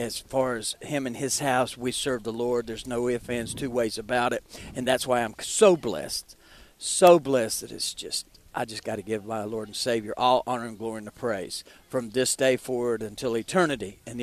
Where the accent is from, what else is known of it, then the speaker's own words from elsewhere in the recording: Henderson, Nevada, United States; I am from Las Vegas, Nevada, called a little place called Henderson. It's 20 miles south of the Strip.